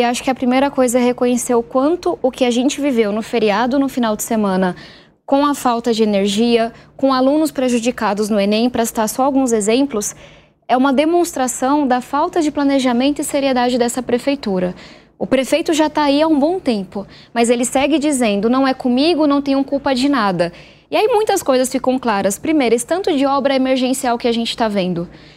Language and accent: Portuguese; São Paulo, Brazil; Eu venho da periferia de São Paulo. Nasci, fui criada, minha família ainda mora em uma ocupação na periferia de São Paulo.